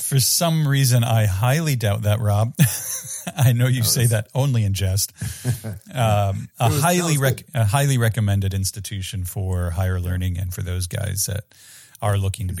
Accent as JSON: {"language": "English", "region": "New York", "country": "United States", "tie": "born or raised there", "said": "I grew up in New York and my mom's from Massachusetts, my dad, New Yorker."}